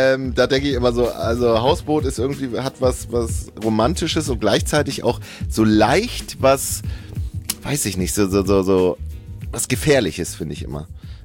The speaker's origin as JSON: {"language": "German", "region": "Mecklenburg-Vorpommern", "country": "Germany", "tie": "born there", "said": "der hat sofort meine Heimat vorgeschlagen, und zwar Mecklenburg-Vorpommern, also meine Geburtsheimat."}